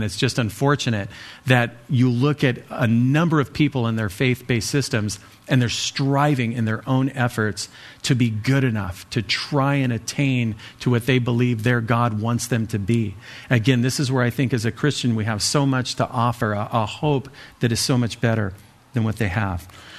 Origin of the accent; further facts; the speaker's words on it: California, United States; I remember as a kid growing up in the Bay Area, we would see them on the street corners chanting their name.